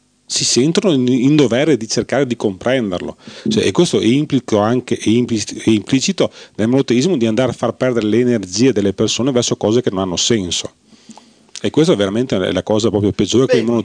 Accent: Senegal; Italian is a second language; Per noi senegalesi poi negro ha un significato culturale elevato.

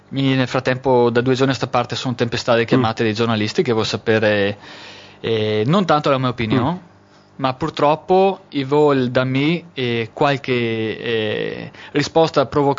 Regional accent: Valdagno, Veneto, Italy; moved away; vengo da Valdagno, provincia di Vicenza, anni purtroppo che non abito più là, però i miei genitori sono nati su una contrada

